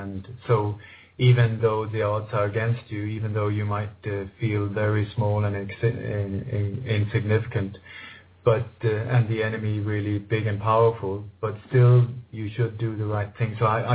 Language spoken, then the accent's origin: English; Denmark; I was born in Denmark in the late 1950s, and I grew up in a family that was very active during the Second World War against the German occupation.